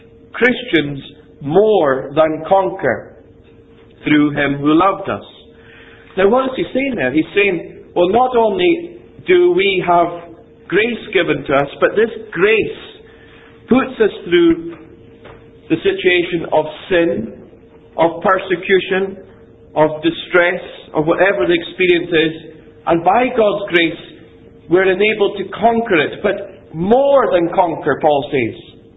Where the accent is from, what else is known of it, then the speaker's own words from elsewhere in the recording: Ferintosh, Scotland, United Kingdom; when I was growing up in Ferintosh in the Black Isle, just north of Inverness